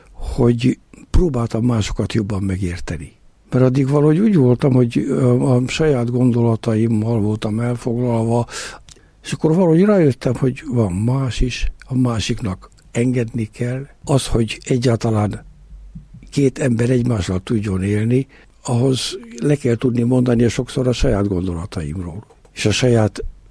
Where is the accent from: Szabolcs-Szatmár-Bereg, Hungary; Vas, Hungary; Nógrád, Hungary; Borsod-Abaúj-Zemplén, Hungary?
Nógrád, Hungary; Szécsény; de született Széchenyi vagyok. Tudni, Széchenyben születtem, és ott szinte a rendházban ott nőttünk fel a saját kortársaimmal együtt.